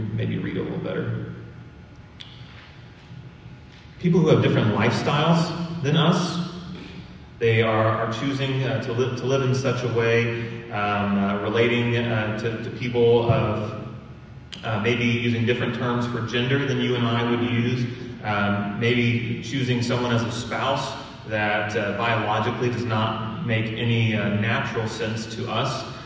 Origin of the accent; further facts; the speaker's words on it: Midwest, United States; I naturally speak like a Midwestern because I've been a Midwesterner my whole life.